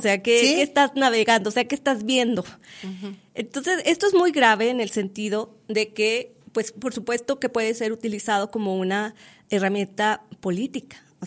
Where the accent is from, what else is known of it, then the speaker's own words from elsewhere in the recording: Mexico; nosotros ya como mexicanos